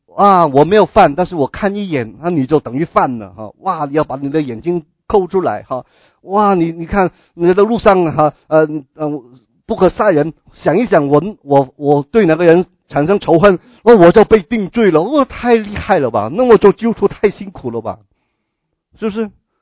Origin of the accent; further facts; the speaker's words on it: Hong Kong; 啊，我们香港人，你知道的吗？